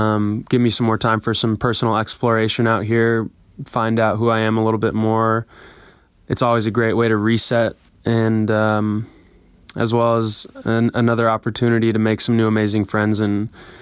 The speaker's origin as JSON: {"language": "English", "town": "Seattle", "region": "Washington", "country": "United States", "said": "I'm from Seattle, Washington, and I will be embarking on the trail in late April"}